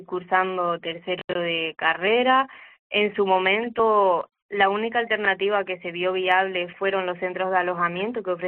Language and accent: Spanish; Canary Islands, Spain; Los alquileres, sobre todo en Tenerife Sur, que también soy del sur de Tenerife